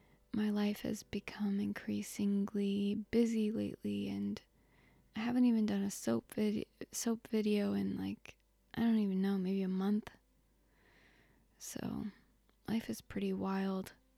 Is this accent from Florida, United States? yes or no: yes; Florida, United States; I grew up in Florida, so I was fond of seafood and fish and shrimp and all that stuff.